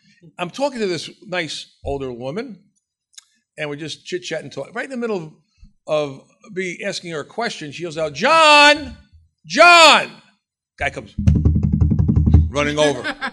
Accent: New Jersey, United States; We could talk that way. We're from New Jersey, you know.

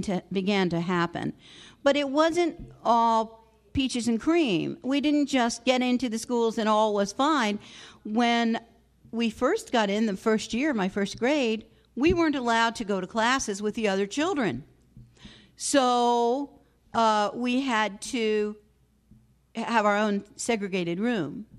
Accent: Florida, United States; I grew up in Florida, so it was always warm.

